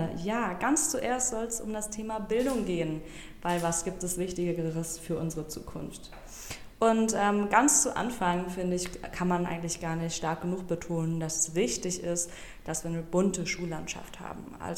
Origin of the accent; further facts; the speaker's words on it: North Rhine-Westphalia, Germany; Ich selbst bin zur Politik gekommen und zwar durch ein Jugendparlament in meiner Heimatstadt im Ruhrgebiet